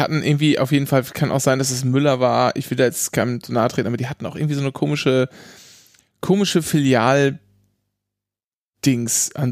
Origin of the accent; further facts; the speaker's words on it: Northern Germany, Germany; Wenn man als Kind in Norddeutschland aufwächst.